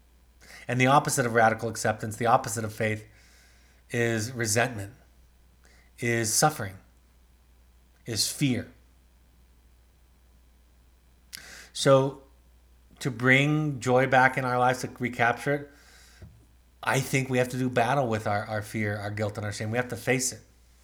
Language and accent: English; Los Angeles, California, United States; I grew up in Los Angeles, the Los Angeles area.